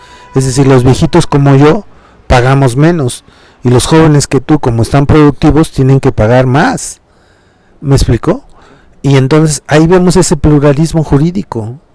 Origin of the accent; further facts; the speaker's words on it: Oaxaca, Mexico; Y si vas a mi pueblo en Oaxaca, también.